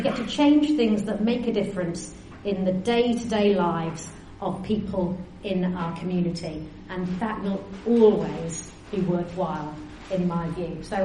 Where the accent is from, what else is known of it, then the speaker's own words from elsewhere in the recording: North East England, United Kingdom; now in Palmerston North, New Zealand; Because you might have gathered from my accent that I am not from round these parts originally. I know, it's well masked. 20 years of being in New Zealand and I still sound like I've just flown in from the northeast of England.